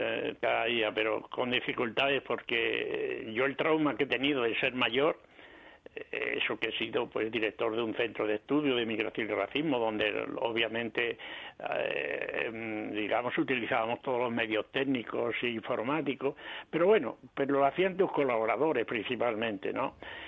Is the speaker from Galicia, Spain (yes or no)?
no; Tornavacas, Extremadura, Spain; en nuestra Extremadura, en nuestra España, en nuestro mundo, incluso, y por supuesto en mi pueblo, Tornavaca